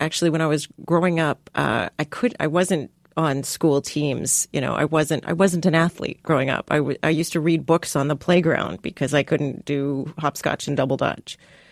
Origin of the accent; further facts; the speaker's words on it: San Diego, California, United States; So I grew up in San Diego. Yeah, so I was... So one-legged black girl from San Diego who ends up becoming an international ski racer.